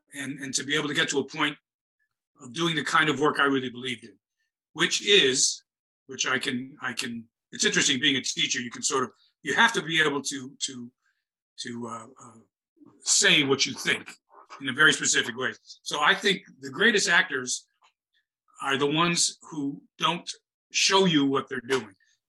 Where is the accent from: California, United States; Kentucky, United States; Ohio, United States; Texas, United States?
Ohio, United States; Toledo; I was from Toledo, Ohio. I didn't know anything about New York, for Christ's sake.